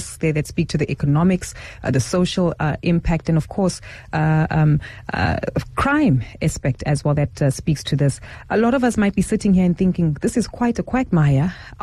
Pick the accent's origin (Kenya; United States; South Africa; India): South Africa; There's an important lesson that I think we as South African consumers also need to learn around this